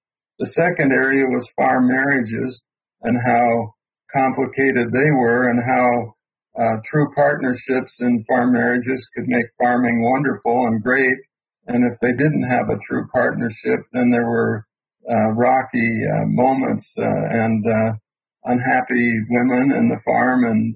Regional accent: Montana, United States; I was born in Montana and raised on a farm that our family lost in 1948 to a foreclosure

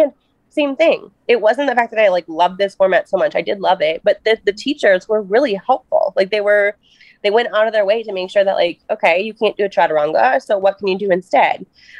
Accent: Minnesota, United States; I do want to go on the record and say I am from Minnesota, but I am not related to Mike Lindell, the My Pillow guy.

